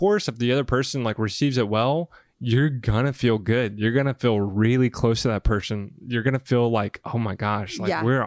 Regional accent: the South, United States; because I came from the South, and it was like all physical boundary

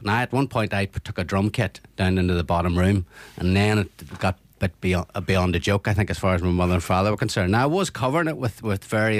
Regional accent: Northern Ireland, United Kingdom; I love the people from the North. I actually loved growing up in the North, you know, regardless of the troubles. For us, it was a great, great time growing up, you know.

